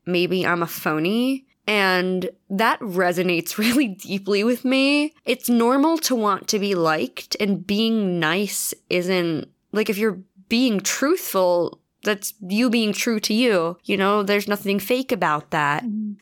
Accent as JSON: {"language": "English", "town": "Philadelphia", "region": "Pennsylvania", "country": "United States", "said": "Oh, I'm from Philly. We say bagel."}